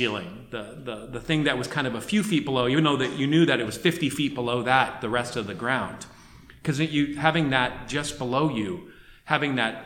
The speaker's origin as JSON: {"language": "English", "region": "New England", "country": "United States", "tie": "born or raised there", "said": "Growing up in New England, I think culturally I was taught, and maybe others, we pull ourselves up by our bootstraps."}